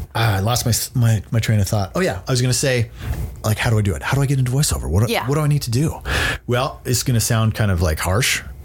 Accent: Canada; moved away as an adult; So yeah, I grew up in Canada

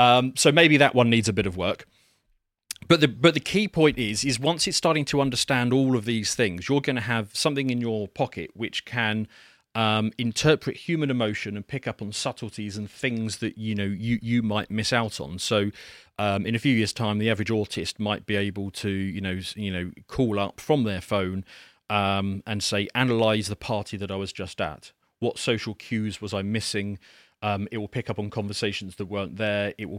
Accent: United Kingdom; being British, we tend to regard anything that's British or American or Canadian or maybe Australian, they've got funny accents

